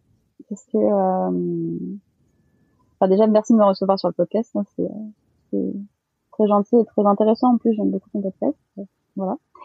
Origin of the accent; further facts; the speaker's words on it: France; born there; mes parents sont d'origine malgache. Moi, je suis née en France, donc je considère que même si mes origines sont malgaches, je suis de culture très très française, sur pas mal de points. Très occidentale, donc.